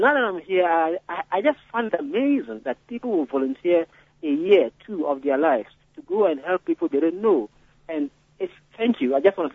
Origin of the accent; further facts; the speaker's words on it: north, Ghana; now in Wisconsin, United States; I am in Wisconsin now, but I'm from Ghana originally.